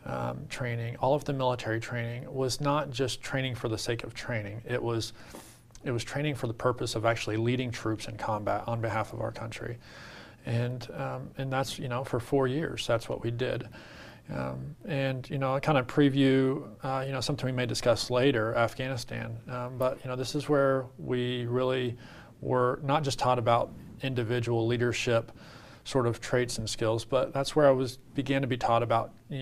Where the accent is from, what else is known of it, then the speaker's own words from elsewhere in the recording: Arkansas, United States; And I had been raised as an oldest of five kids in a fairly small town in Arkansas.